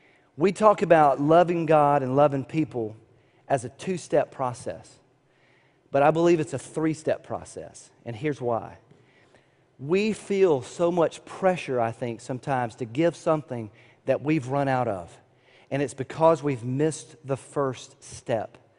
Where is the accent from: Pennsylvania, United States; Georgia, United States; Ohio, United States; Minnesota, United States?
Georgia, United States; Atlanta; born there; So 47 years ago, I was born in Atlanta to that lady.